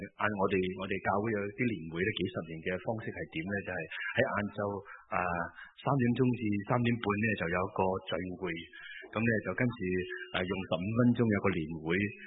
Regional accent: Hong Kong; 外國人見到我哋香港人喎，唔係台灣，係香港嘅人

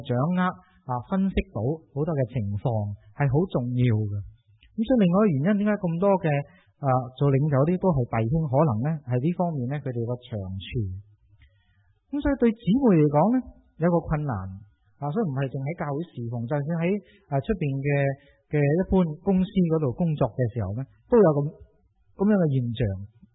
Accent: China; 始终我们中国人那个的传统那种的风气呢

